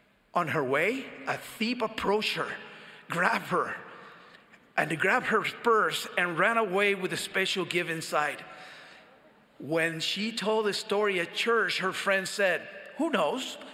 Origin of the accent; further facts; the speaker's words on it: Ponce, Puerto Rico; an experience that occurred in my beloved island of Puerto Rico. It was in my hometown of Ponce.